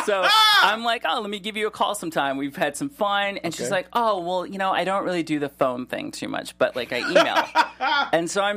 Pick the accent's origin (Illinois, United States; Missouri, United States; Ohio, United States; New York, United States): Ohio, United States; Cleveland; I'm a gentleman. I grew up in Cleveland.